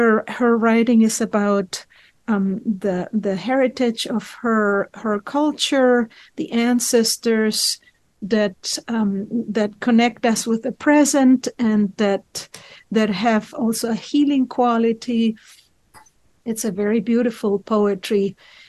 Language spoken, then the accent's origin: English; Chile; I grew up in Chile during one of these Latin American dictatorships.